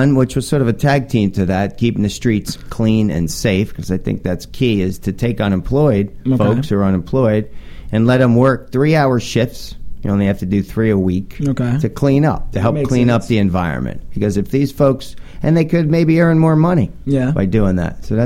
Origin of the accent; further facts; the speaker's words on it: New Jersey, United States; He's hanging out in New Jersey, my hometown.